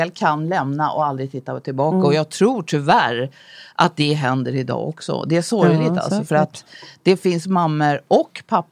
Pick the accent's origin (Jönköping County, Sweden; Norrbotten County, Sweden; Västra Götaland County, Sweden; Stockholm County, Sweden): Stockholm County, Sweden; Stockholm; jag är ju uppvuxen här på Ringvägen, född på Södersjukhuset och ensamstående mamma har jag.